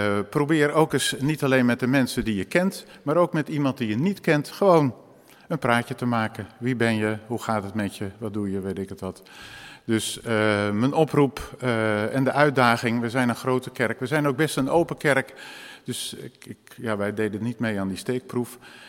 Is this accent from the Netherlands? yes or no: yes; Netherlands; Aan de andere kant, wij zijn Nederlanders.